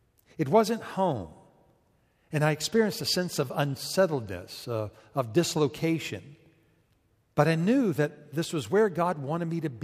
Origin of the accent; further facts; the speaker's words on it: Atlanta, Georgia, United States; also born or lived in Boston; than I had when I was growing up in Atlanta.